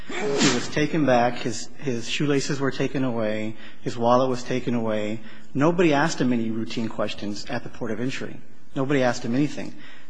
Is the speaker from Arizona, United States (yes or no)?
yes; Douglas, Arizona, United States; I've crossed the border thousands of times. I'm from Douglas, Arizona.